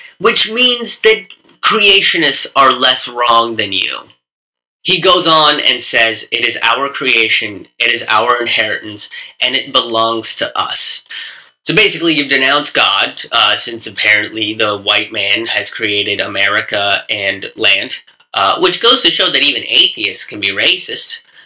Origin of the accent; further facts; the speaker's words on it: India; I mean, it's gotten so bad that people can't ask me questions about growing up in India because they're afraid that it makes them look racist.